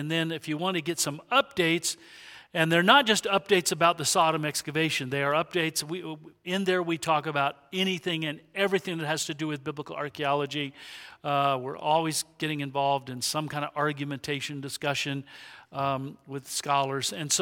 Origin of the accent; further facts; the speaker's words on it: Albuquerque, New Mexico, United States; I come from Albuquerque. I go to Calvary Chapel in Albuquerque.